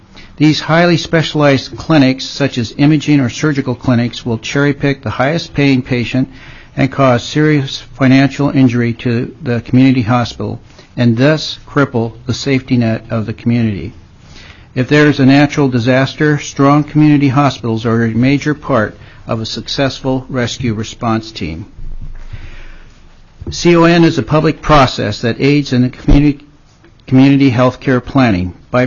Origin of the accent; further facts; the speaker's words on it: Wrangell, Alaska, United States; now in Juneau, United States; family physician, born and raised in Wrangell, Alaska, and have lived and practiced family medicine in Juneau since 1984.